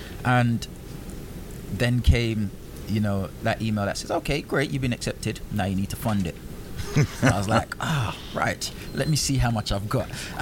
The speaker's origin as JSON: {"language": "English", "country": "Jamaica", "said": "actually, I'm from Jamaica, a pole's a pole"}